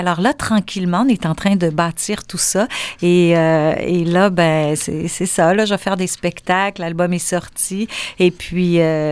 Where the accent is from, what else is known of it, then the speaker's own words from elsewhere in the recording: Montreal, Quebec, Canada; moi, je suis née à Montréal, donc je vivais, mais tu sais, nos parents veulent pas qu'on aille trop loin quand on est à Montréal